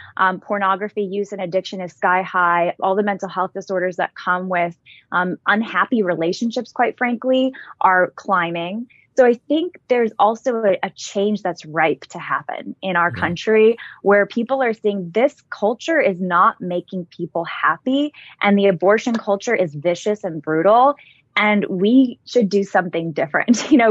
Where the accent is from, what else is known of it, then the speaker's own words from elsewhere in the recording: California, United States; I'm from California. I watched this happen firsthand.